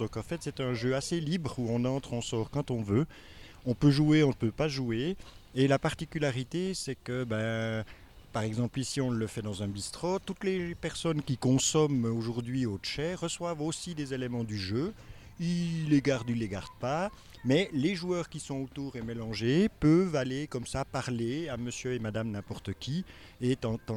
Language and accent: French; La Chaux-de-Fonds, Neuchâtel, Switzerland; je suis né à La Chaux-de-Fonds et j'y suis j'y ai toujours vécu à part de rares courts séjours à Neuchâtel et à Genève.